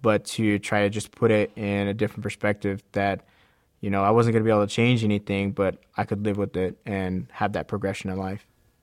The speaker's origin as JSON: {"language": "English", "country": "United States", "said": "Being Native American, there was sort of like this this taboo mindset that Native Americans couldn't handle alcohol."}